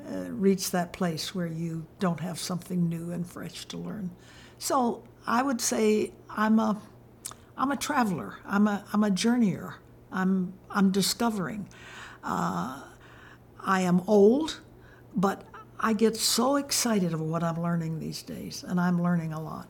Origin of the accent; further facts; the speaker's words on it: Alabama, United States; also born or lived in Asia; I grew up in Alabama, found my way eventually to Anderson College, married the love of my life